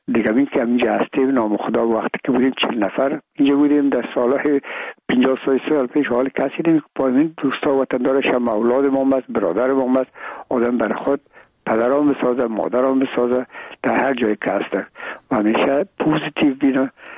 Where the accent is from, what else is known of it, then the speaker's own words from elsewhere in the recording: Afghanistan; ما افغان هستیم